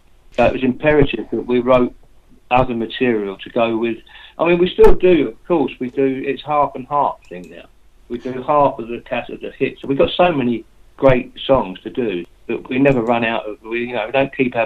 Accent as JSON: {"language": "English", "town": "Fulham", "region": "London", "country": "United Kingdom", "tie": "born or raised there", "said": "Not only because I come from London, you know, I was born in Fulham, so I'm a genuine Londoner."}